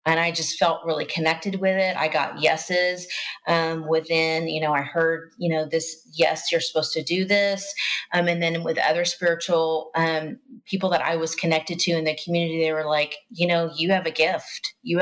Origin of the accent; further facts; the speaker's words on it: the South, United States; You know, I'm from the South. We just say things different.